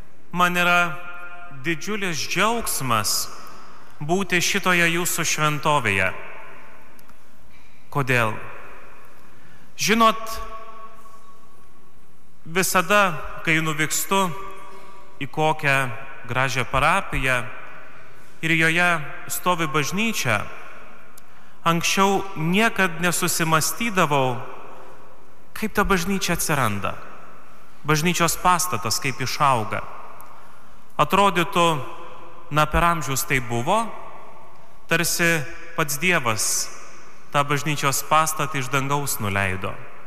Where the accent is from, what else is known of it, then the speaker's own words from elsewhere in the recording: Telšiai, Telšiai County, Lithuania; Aš pats užaugau žemaičių sostiniai. Mano tėviškė netoli katedros, Telšių katedros.